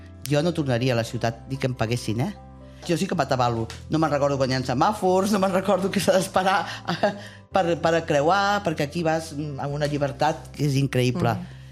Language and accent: Catalan; Barcelona, Catalonia, Spain; accent: Barcelona Catalan; now in Arnes, Spain; tinc els dos dialectes picats al cap. O sigui, jo parlo arnerol quan estic amb els fills, amb els nanos, si tu t'has compte, i parlant amb tu em surt el meu català natal, que és el de Barcelona.